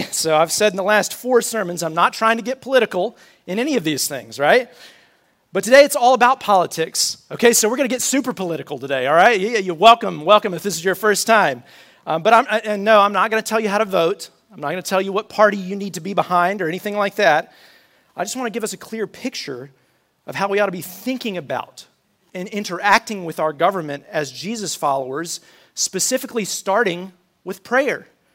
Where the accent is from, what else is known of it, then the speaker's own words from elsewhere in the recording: United States; I'm American. I love being an American.